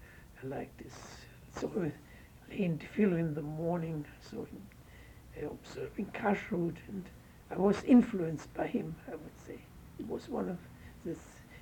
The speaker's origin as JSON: {"language": "English", "town": "Wiesbaden", "region": "Hesse", "country": "Germany", "tie": "born there", "second_language": "English", "said": "I was born on April 15th, 1912, in the city of Wiesbaden. My upbringing was Jewish, not Orthodox"}